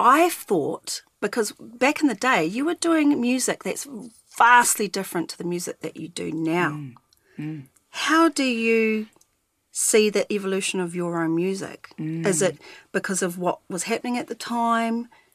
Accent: New Zealand; So I found it quite hard growing up in New Zealand, being authentic to myself in the music industry.

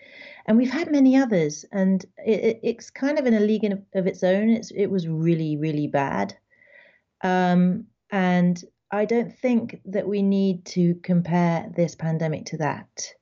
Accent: United Kingdom; now in Paris, France; I mean, I'm British, but I live in Paris.

